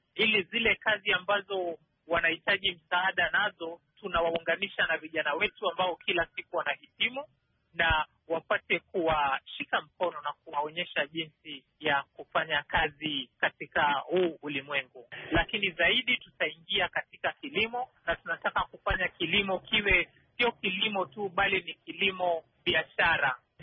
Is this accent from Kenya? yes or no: yes; Kenya; Mimi ni mzaliwa wa Kenya, nimeishi na kusomea Kenya.